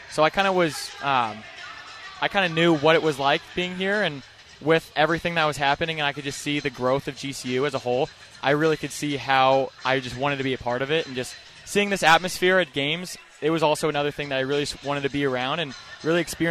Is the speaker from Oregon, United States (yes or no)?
yes; Oregon, United States; now in Phoenix, United States; I'm from Oregon. All my family's from Oregon, but I really love it here